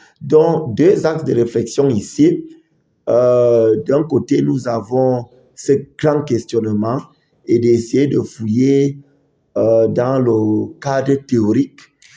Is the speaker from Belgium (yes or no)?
no; Cameroon; Chez nous au Cameroun, c'est LCN.